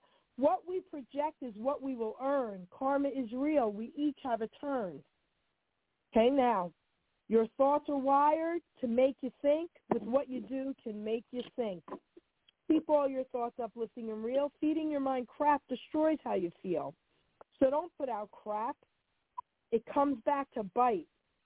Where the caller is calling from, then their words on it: New Jersey, United States; I'm calling from New Jersey.